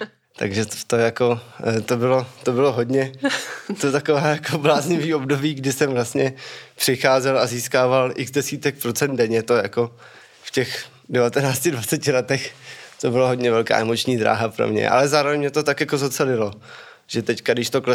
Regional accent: Čelákovice, Central Bohemian Region, Czechia; rodiče řekli, že si mám najít nějaký koníček, nebo co jako bych chtěl zkusit dělat, tak jsem našel u nás v Čelákovicích taekwondo

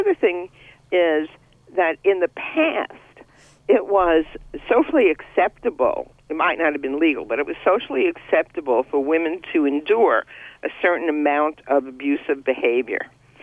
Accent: Bronx, New York, United States; growing up in the Bronx, was subject to my fair share of them

